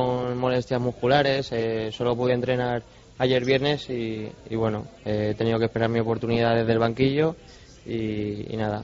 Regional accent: Valencia, Valencian Community, Spain; está claro que yo soy valenciano y valencianista

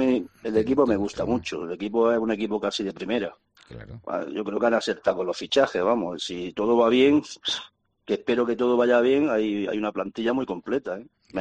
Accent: Granada, Andalusia, Spain; Sí, ya me conoces, que soy muy español y sobre todo también muy granadino.

